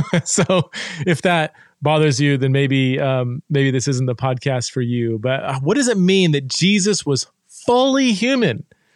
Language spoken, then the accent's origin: English; Fresno, California, United States; I grew up in Fresno, California.